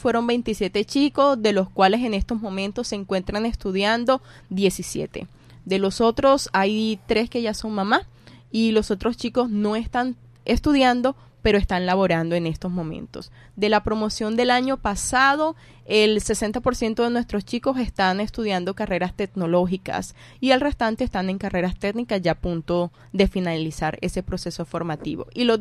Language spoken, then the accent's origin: Spanish; Sincelejo, Sucre, Colombia; yo no soy rica, yo vengo de Sincelejo, soy oriunda de Sincelejo, mis padres nunca vivieron juntos